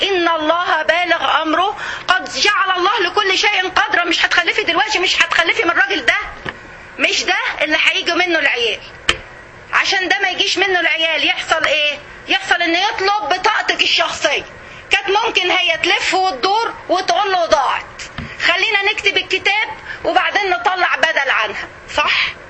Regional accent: Egypt; وطبعا إحنا عندنا في مصر اي عيلة بتلاقي فيها نوعين

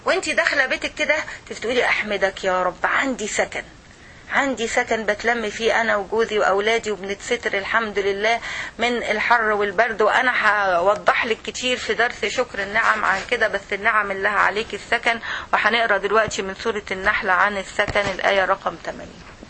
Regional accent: Egypt; اسمها النمليه عندنا في مصر، ما اعرفش اسمها ايه عندكم

